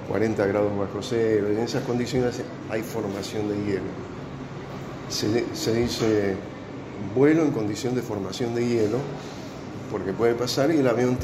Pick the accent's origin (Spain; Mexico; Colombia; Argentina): Argentina; Eso duele como argentino. Yo que soy viejo, me crié en otra Argentina que crecía.